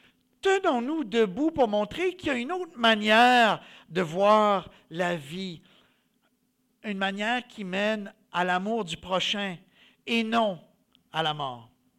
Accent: Quebec, Canada; Oui, c'est vrai, on est des Canadiens, on est des Québécois.

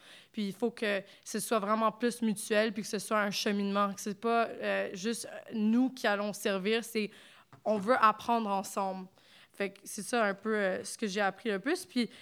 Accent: Canada; On est des Canadiens puis on veut faire X, Y, Z comme au Canada.

